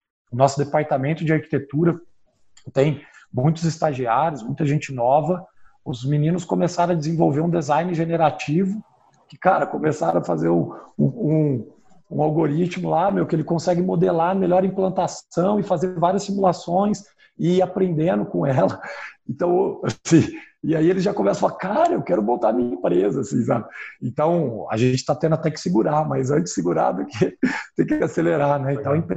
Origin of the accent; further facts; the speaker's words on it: Ribeirão Preto, São Paulo, Brazil; eu sou aqui do interior, eu sou natural mesmo de Ribeirão, e eu estudei em São Carlos, na USP